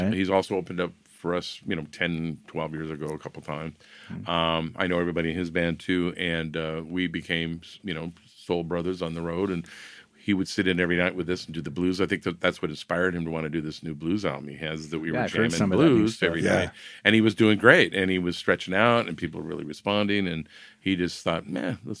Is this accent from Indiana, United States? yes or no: no; California, United States; Because he was a friend of mine that I grew up with in the San Joaquin Valley.